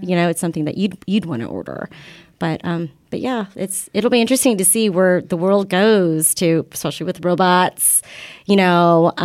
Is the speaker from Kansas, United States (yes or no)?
yes; Kansas, United States; I mean, I guess for me, just growing up in Kansas, my husband being from Texas, we're not really, we're not too bougie as it is.